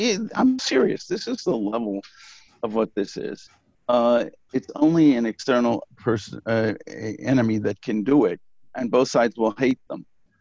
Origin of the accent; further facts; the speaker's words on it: United States; As an American, where you have, you feel sorry for people who are oppressed and this and the other thing like this, that's our, we love the underdog.